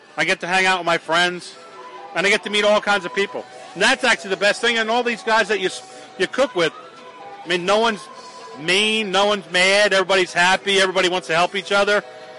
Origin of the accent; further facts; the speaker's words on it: Birdseye, Indiana, United States; we're from Patoka Lake in Bird's Eye, Indiana. We run Patoka Lake Marina down there.